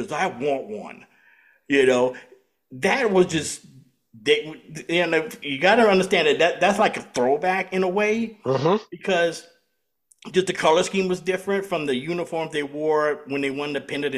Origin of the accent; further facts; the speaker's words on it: Louisiana, United States; And as a kid growing up in Louisiana, I was 17 years old.